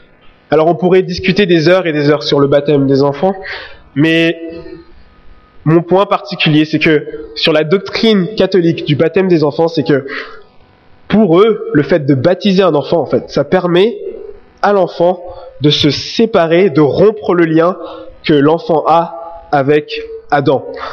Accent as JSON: {"language": "French", "country": "Belgium", "accent": "Belgian accent", "said": "c'est pas mon accent belge"}